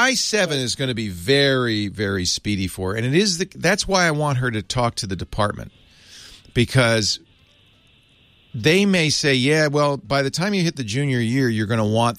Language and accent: English; Santa Cruz, California, United States; I grew up in Santa Cruz. My dad was a professor there.